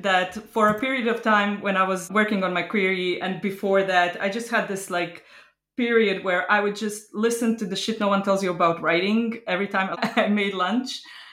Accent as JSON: {"language": "English", "town": "Zadar", "region": "Zadar County", "country": "Croatia", "tie": "born or raised there", "said": "a love letter to my hometown, Zadar, Croatia"}